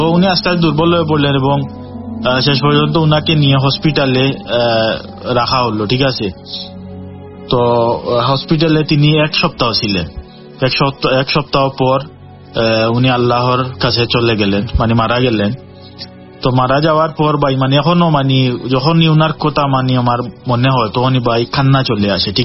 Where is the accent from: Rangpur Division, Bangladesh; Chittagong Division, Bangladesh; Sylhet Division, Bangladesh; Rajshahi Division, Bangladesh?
Sylhet Division, Bangladesh; Beanibazar; তো আমার বাড়ি হলো ভাই সিলেটে, সিলেটের বিয়ানীবাজার উপজেলায়, ঠিক আছে।